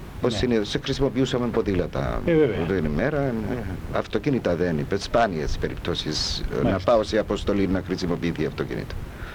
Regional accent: Famagusta District, Cyprus; Κατάγομαι από την Καρπασία, η μάνα μου από την Πύλα.

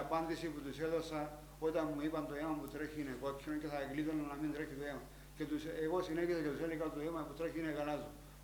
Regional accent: Limassol, Limassol District, Cyprus; now in London, United Kingdom; Και έφυγα από την Κύπρο, από τη Λεμεσό με πλοίο, στις 13 Αυγούστου του 1974.

